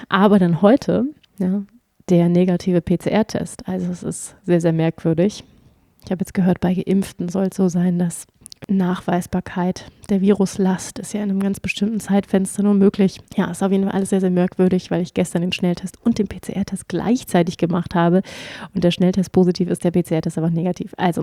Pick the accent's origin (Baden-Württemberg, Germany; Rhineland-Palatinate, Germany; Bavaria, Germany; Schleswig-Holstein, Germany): Schleswig-Holstein, Germany; also born or lived in Hamburg; Ich bin in Hamburg geboren und dann sind wir nach Schleswig-Holstein gezogen, aufs Land, so richtig hinter der letzten Milchkanne. Hab dort gewohnt, also da haben wir dann relativ lange gelebt. Dann sind wir nochmal umgezogen, also auch alles innerhalb von Schleswig-Holstein